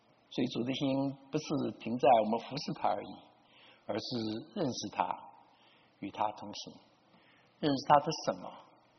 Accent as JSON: {"language": "Chinese", "country": "China", "said": "耶稣也说我爱你们，我们中国人很少用这几句话"}